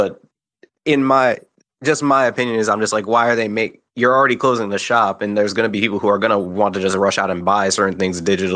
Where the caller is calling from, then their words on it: Norfolk, Virginia, United States; I'm calling from Norfolk, Virginia, peace.